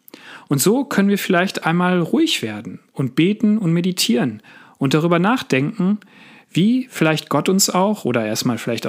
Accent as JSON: {"language": "German", "region": "North Rhine-Westphalia", "country": "Germany", "tie": "born or raised there", "said": "Ich bin da zwar groß geworden in der Nachbarstadt"}